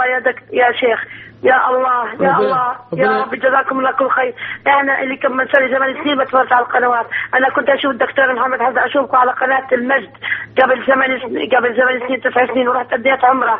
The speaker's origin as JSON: {"language": "Arabic", "country": "Jordan", "said": "إحنا عندنا بالأردن"}